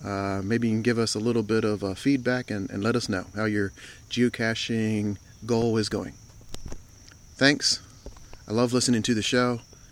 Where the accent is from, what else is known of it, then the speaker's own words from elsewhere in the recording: Maryland, United States; I might talk a little differently than you. That's because I'm from the United States, specifically Maryland, about 40 miles south of the nation's capital in Washington, D.C.